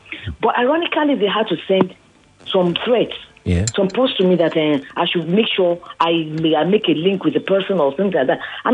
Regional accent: Sagamu, Ogun, Nigeria; from Shagamu.

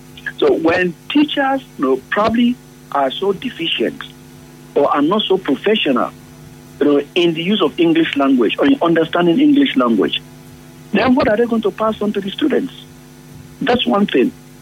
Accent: Nigeria; And so I'm a Nigerian, full-blooded.

